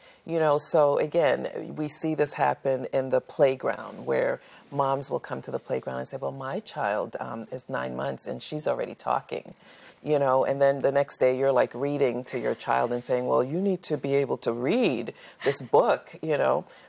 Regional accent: Brooklyn, New York, United States; moved away; I mean, I grew up in Brooklyn in my first part of life before my family relocated.

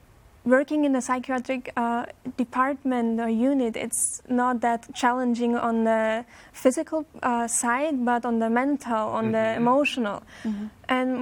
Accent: Austria; Yes, my parents are from the Czech Republic, but I was born and raised in Austria, so I'm from Europe.

